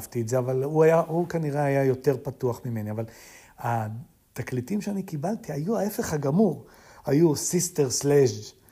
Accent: Holon, Tel Aviv District, Israel; כן ולא. גדלתי בחולון.

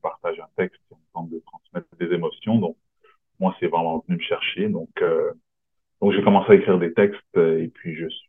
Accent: Montreal, Quebec, Canada; born there; Moi, je suis né à Montréal

